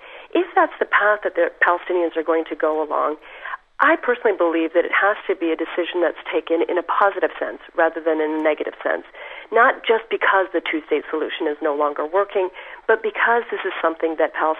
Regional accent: Canada; I, as a Canadian

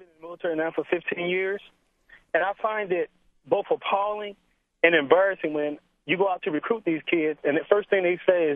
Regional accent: St. Louis, Missouri, United States; I grew up in North St. Louis, very poor family

